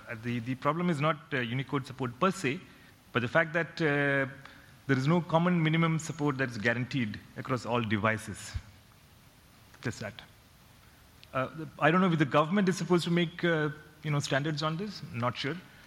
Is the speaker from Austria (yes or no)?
no; India; I'm from India